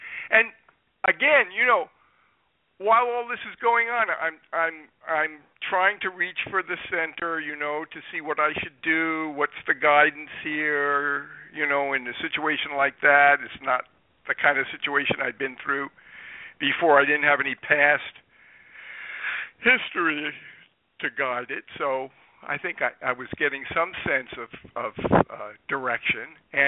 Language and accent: English; New Jersey, United States; I was raised in New Jersey.